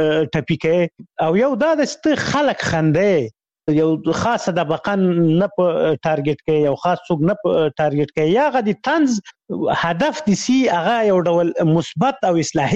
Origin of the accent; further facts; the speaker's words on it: Khyber Pakhtunkhwa, Pakistan; زه په غو کې لوی سوی یم